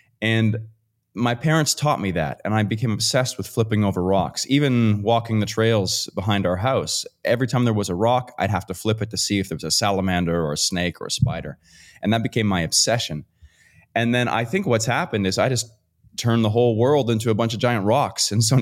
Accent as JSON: {"language": "English", "region": "New Brunswick", "country": "Canada", "said": "Like I'm from New Brunswick, Canada. I'm there a couple weeks a year."}